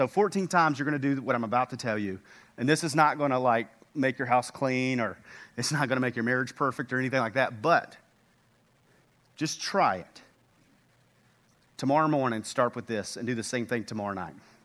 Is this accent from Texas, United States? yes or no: yes; Texas, United States; Well, remember, we're from East Texas.